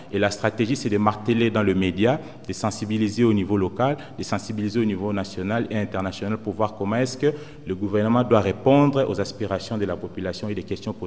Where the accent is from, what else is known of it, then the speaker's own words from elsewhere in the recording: Kinshasa, DR Congo; je viens de la République démocratique du Congo, particulièrement à Kinshasa.